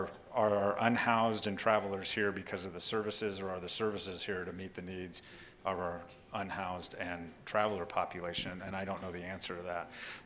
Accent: Richland, Washington, United States; You know, I came from Richland, Washington. It's a much more conservative area.

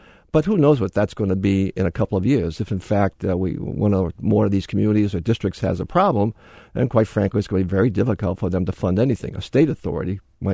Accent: Pawtucket, Rhode Island, United States; Pawtucket, my hometown, spent years trying to deal with that issue, finally got to the point where they had to put a whole new plant

